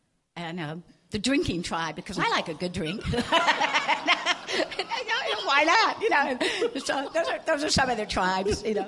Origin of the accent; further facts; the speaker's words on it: Austin, Texas, United States; also born or lived in Stuttgart, Germany / Berlin, Germany; I was born in Stuttgart, Germany, and I grew up in Berlin. My father was American military. He was counterintelligence. I spent the rest of my childhood in Texas, in Austin, Texas.